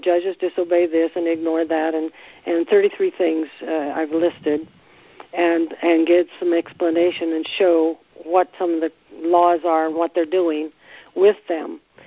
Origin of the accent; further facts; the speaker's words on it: Indiana, United States; I'm from Indiana.